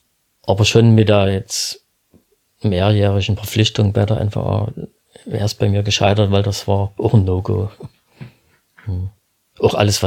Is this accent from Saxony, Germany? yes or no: yes; Stadtwehlen, Saxony, Germany; Also ich bin aufgewachsen in Stadtwehlen, im wirklichen Tal der Ahnungslosen.